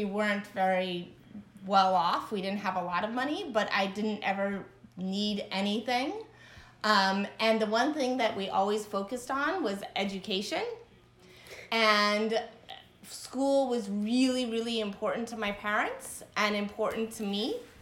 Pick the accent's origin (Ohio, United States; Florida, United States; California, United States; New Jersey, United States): California, United States; Santa Clara; And for the first 5 years of my life, I grew up in the Bay Area around Santa Clara.